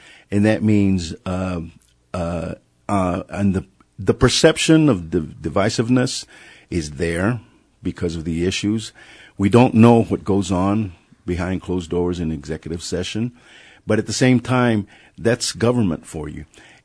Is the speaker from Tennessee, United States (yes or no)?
no; Lubbock, Texas, United States; I grew up here in Lubbock, and I remember when they wailed in the middle of a storm, and they were effective.